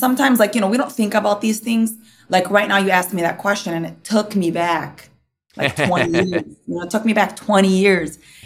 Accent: Dearborn, Michigan, United States; Dearborn's where I kind of grew up.

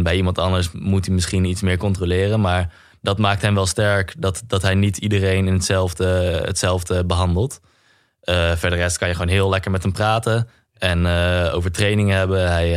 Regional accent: Netherlands; Ik bedoel, als Nederlander is dat toch wel de koers die je ook als jong jochie toch wel bijblijft.

